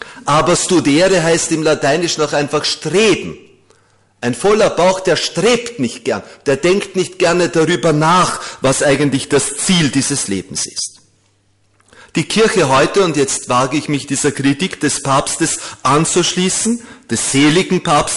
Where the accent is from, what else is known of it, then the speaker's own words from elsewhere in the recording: Vienna, Austria; In Wien, wir Wiener, ich bin ein gebürtiger Wiener, also wir haben ja gewisse katholische Merkmale